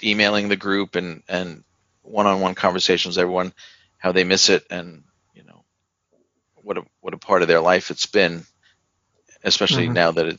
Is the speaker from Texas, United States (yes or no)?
no; New York, United States; I grew up in New York